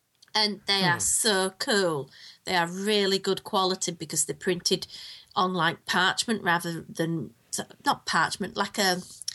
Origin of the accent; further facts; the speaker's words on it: United Kingdom; You know, I'm from Britain. It's 0 degrees outside. I'm used to cold.